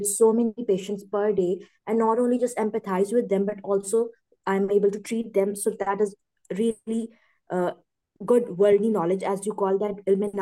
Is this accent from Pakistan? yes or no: yes; Gujrat, Punjab, Pakistan; I'm from Gujarat, Pakistan. I'm a medical student right now in my final year